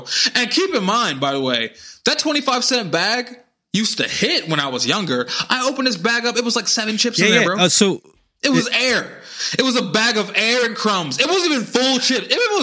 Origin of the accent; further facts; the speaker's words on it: New York City, New York, United States; And as a New Yorker, that hurts me because I remember I used to be able to go fucking 10 miles on the fucking train for $2.